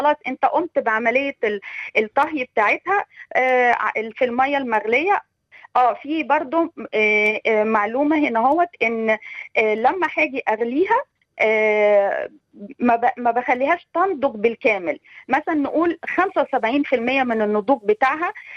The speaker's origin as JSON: {"language": "Arabic", "country": "Egypt", "said": "وخاصة احنا كمصريين عندنا البقوليات بنعمل منها كذا"}